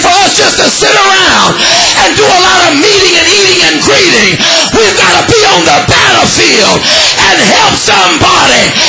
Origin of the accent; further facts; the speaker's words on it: Los Angeles, California, United States; And I'm from South Central LA, and I'm not ashamed to say it. And I remember when I was a kid, my mama was so poor that we had to stand in line to get government cheese